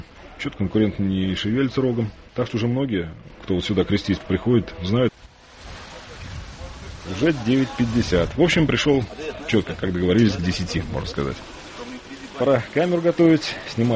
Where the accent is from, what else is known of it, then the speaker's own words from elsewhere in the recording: Saransk, Mordovia, Russia; born there; 39 лет. Родился вот в Саранске, закончил наш факультет электронной техники Мордовского университета.